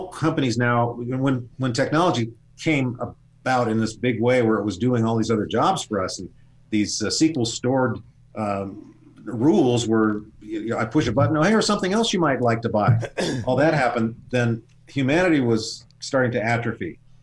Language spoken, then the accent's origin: English; United States; There's something that I learned growing up in Indian reservations